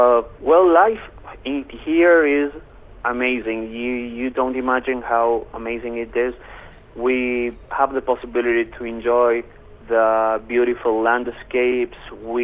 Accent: Córdoba, Argentina; now in Esperanza Base, Antarctica; I'm 30 years old and I am from Cordoba in Argentina. And during this year, during 2019, I've been living here in Esperanza base.

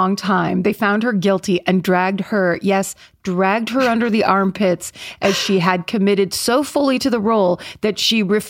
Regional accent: New England, United States; I grew up in New England, and every few years we would take a day trip to Salem

